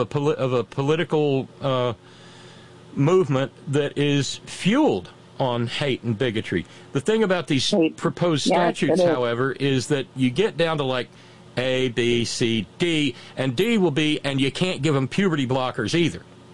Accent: Alabama, United States; now in West Virginia, United States; I was born and raised in Alabama. I live in West Virginia now.

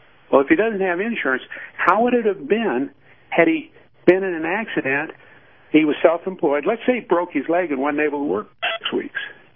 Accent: Chicago, Illinois, United States; now in New Mexico, United States; when I was growing up in Chicago in the 50s and 60s, the loan sharks didn't get as much as the credit card companies.

